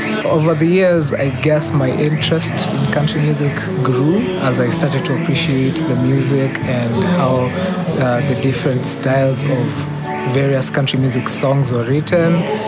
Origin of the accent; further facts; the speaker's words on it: Nairobi, Kenya; I'm from Nairobi.